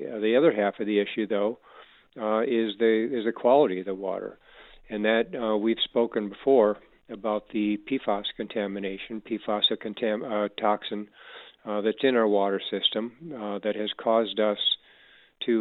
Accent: Ann Arbor, Michigan, United States; born there; I was born in Ann Arbor, and it's nice to see them actually doing well.

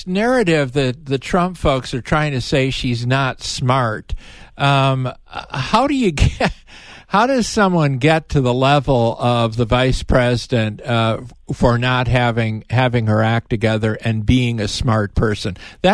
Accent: Chicago, Illinois, United States; coming up in my hometown of Chicago next week.

